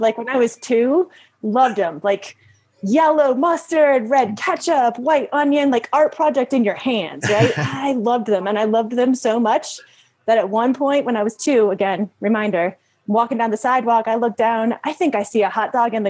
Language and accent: English; Midwest, United States; My whole family's from Iowa. I grew up in the Midwest.